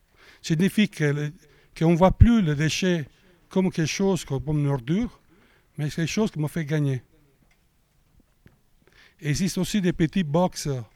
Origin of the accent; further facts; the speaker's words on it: Italy; French is a second language; parce que moi je suis italien, j'ai suivi aussi en Italie